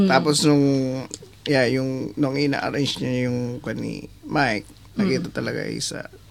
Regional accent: Bicol Region, Philippines; Well, story ko po sa music, nag-start a first year high school doon sa probinsya namin.

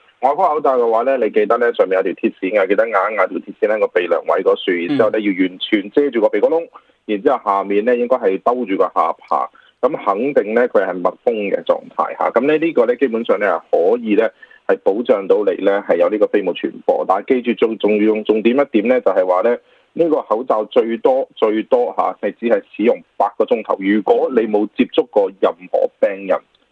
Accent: Australia; 澳洲嘅貨源除咗我哋澳洲人訂之外咧

